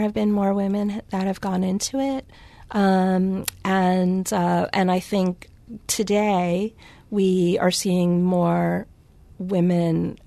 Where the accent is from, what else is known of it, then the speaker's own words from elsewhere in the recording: Washington, District of Columbia, United States; I grew up in the Washington, D.C. area, mm-hmm. going to the Smithsonian and the Phillips Collection